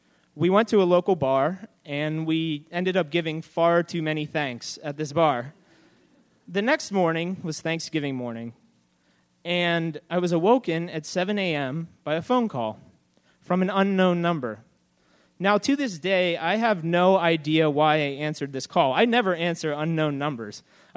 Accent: Pittsburgh, Pennsylvania, United States; whenever they would ask me where I was from, I would tell them, "I'm from Pittsburgh."

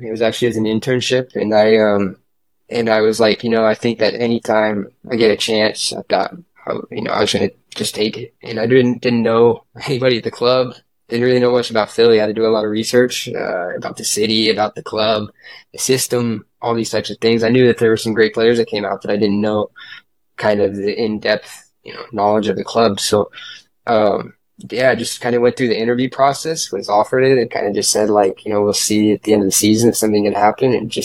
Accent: Sunshine Coast, Queensland, Australia; born there; I was born in the Sunshine Coast and played with the club there.

